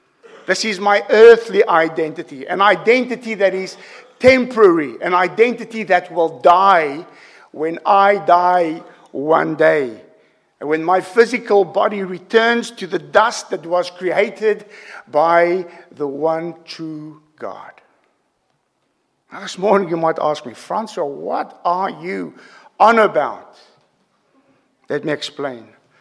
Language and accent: English; South Africa; moved away; my earthly identity as a South African. Now, I've been here in this country for a quarter of a century, and I'm still South African. I'm a son of Africa, and I'm proud of it. And it cannot change, it will not change. It is where I'm from.